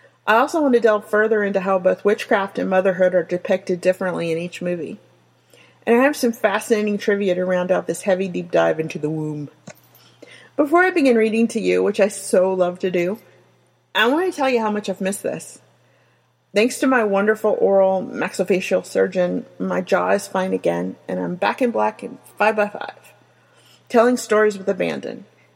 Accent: the South, United States; accent: southern; No one wants to listen to me slur and mumble on top of my southern accent, and my occasional dysphagia, which causes me to stumble over words.

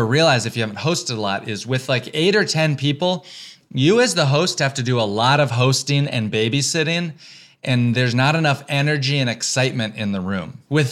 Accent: Texas, United States; also born or lived in Georgia; now in New York, United States; I grew up in the South in Texas and Georgia, and I went to school in North Carolina. And when I moved to New York, I didn't have a lot of friends.

